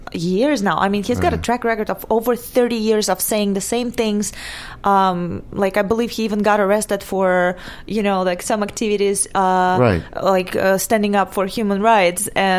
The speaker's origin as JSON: {"language": "English", "region": "Saint Petersburg", "country": "Russia", "said": "Originally, I come from St. Petersburg, Russia."}